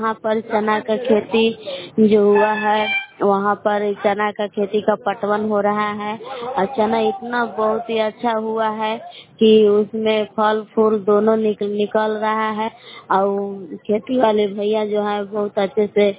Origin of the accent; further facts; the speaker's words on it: Bilas, Bihar, India; ग्राम बिलास जिला कैमूर महुआ के निवासी हूँ।